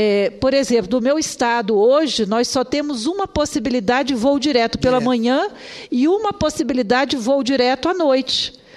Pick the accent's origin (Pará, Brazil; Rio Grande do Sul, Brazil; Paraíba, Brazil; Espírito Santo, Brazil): Espírito Santo, Brazil; eu sou do Espírito Santo